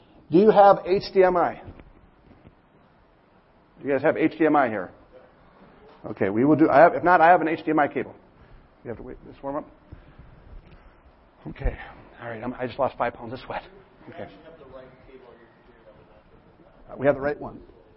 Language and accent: English; Minnesota, United States; I'm from Minnesota. If I don't talk fast, I freeze to death.